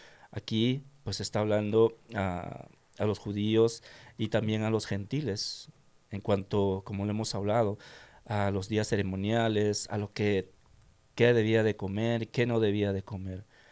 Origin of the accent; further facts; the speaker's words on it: Peru; mi esposa es del país de México, yo soy de Perú.